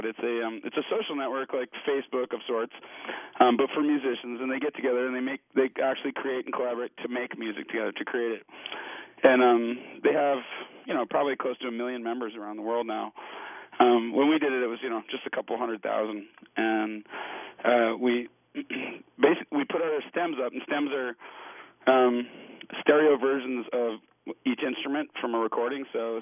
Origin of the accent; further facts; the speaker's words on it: Minneapolis, Minnesota, United States; the band name came from a song I wrote called … which was about the school that I grew up at in Minneapolis. It was my grade school, Marcy Open School in Minneapolis.